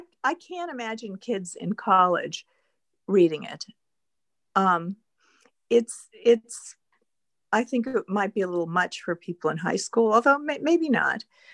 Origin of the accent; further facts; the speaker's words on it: Los Angeles, California, United States; But I grew up in Los Angeles, and my parents were not helicopter parents.